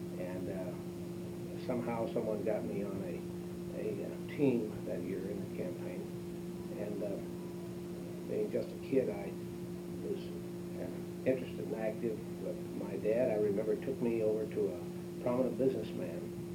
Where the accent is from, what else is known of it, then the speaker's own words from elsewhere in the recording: Youngstown, Ohio, United States; I have been born and raised in the Youngstown area, lived here all my life, attended Youngstown high schools